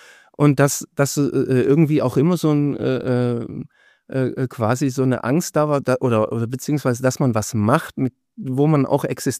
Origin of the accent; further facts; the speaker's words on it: Schwäbisch Hall, Baden-Württemberg, Germany; den Großteil meiner Jugend habe ich in Schwäbisch Hall verbracht.